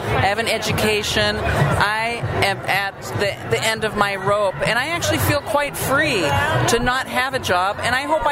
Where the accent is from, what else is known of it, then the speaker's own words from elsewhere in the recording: Santa Cruz, California, United States; I'm from Santa Cruz. I'm from the Occupy in Santa Cruz, and I have no job, I have no health care, and I sleep on my mother's couch